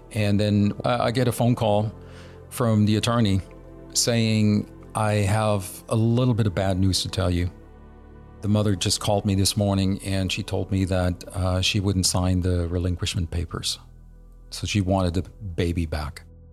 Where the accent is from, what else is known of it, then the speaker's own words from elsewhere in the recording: Germany; now in United States; Yeah, born and raised in Germany back in the early 60s.